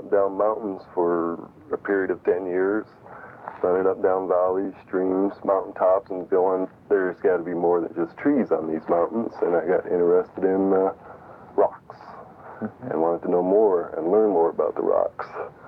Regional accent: Santa Cruz, California, United States; I was born in Central California and raised, and eventually started, once I graduated out of high school, moving north.

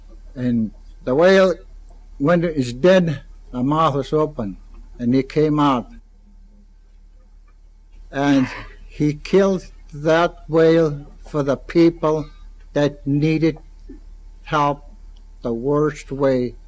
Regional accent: Klawock, Alaska, United States; I'm from Kluwak, Alaska, west coast of Prince of Wales Island.

